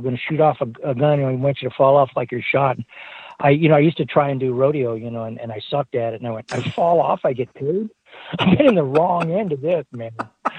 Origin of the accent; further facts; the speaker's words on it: Los Angeles, California, United States; I grew up in Los Angeles, but we grew up in the San Fernando Mountains. So we had horses